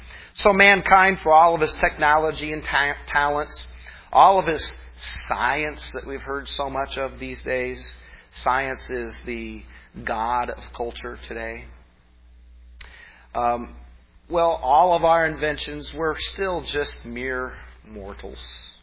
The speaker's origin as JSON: {"language": "English", "country": "United States", "said": "as a Christian and as an American, when we see all the chaos going around in our country"}